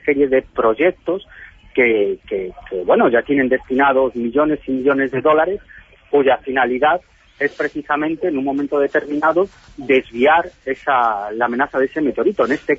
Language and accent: Spanish; Galicia, Spain; la próxima semana estaré por mi tierra, por Galicia